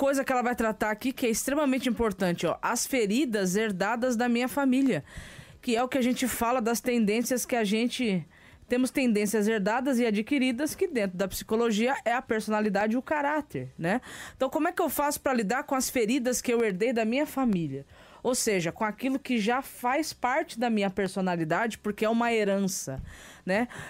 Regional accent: Mogi das Cruzes, São Paulo, Brazil; born there; Mogi das Cruzes.

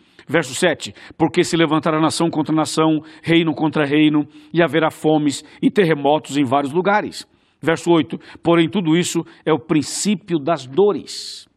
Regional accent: São Paulo, Brazil; Eu sou do interior da roça, sou do interior de São Paulo. E o meu pai sempre trabalhou com a lavoura.

